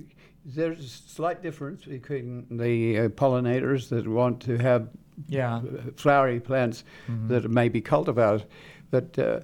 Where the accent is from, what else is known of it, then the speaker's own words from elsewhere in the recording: Australia; now in United States; When I came here from Australia